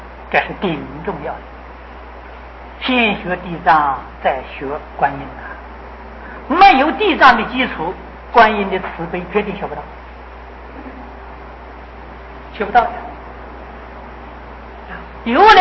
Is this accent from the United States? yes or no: no; China